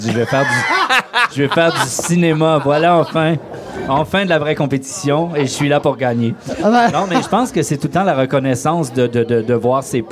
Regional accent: Rouyn-Noranda, Quebec, Canada; Rouyn-Noranda, mon village natal, en 1968.

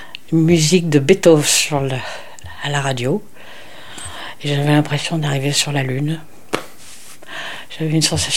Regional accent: Paris, Île-de-France, France; born there; C'est un endroit que j'ai choisi, puisque je ne suis pas originaire de la région. Je suis née à Paris. J'y ai vécu un certain temps, puis dans d'autres départements également.

